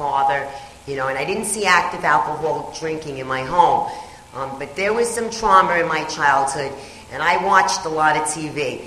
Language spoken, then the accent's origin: English; Bronx, New York, United States; I come from the Bronx